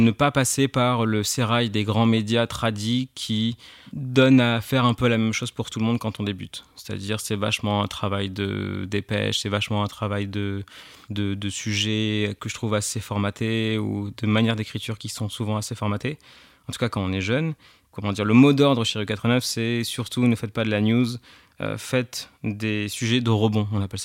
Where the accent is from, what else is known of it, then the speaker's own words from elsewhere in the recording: Perpignan, Occitanie, France; born there; je suis photographe et journaliste. Je suis né à Perpignan, dans le sud de la France.